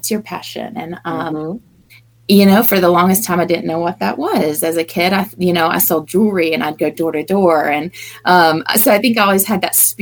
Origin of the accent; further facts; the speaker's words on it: Greensboro, North Carolina, United States; So I was born in Greensboro, raised there my whole life, and then came up to Boone in 2006 to go to college at Appalachian State.